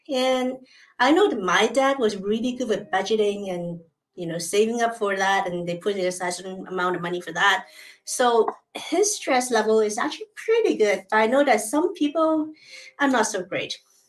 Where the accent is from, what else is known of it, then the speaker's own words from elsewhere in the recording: Hong Kong; I grew up in Hong Kong.